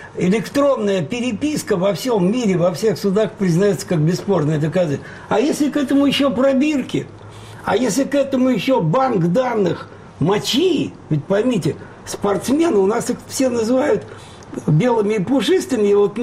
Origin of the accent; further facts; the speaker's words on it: Russia; Ведь вы понимаете, я россиянин.